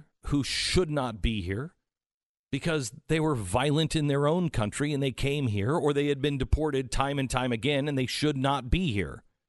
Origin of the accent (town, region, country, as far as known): England, United Kingdom